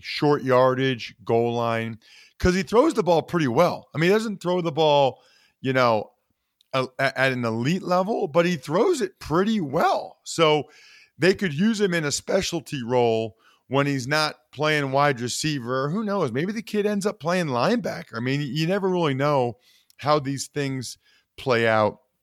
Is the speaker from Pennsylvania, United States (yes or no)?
yes; Reading, Pennsylvania, United States; I'm from Reading, so I'm fully aware of what he did against Berks Catholic.